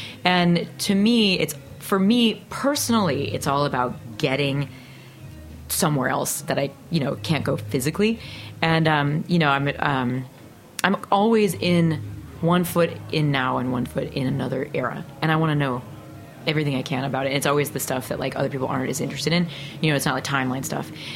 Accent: Peoria, Illinois, United States; I grew up in Peoria, Illinois.

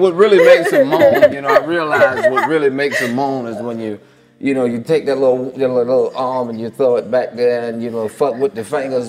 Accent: Savannah, Georgia, United States; I was in Savannah. I was in my hometown.

